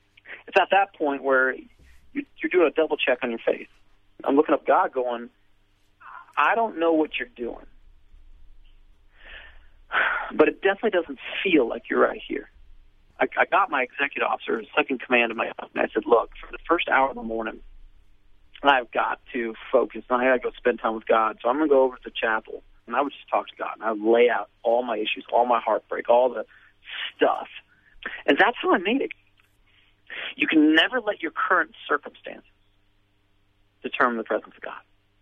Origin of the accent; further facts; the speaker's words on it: United States; and I'm an American, so therefore I'm a Christian.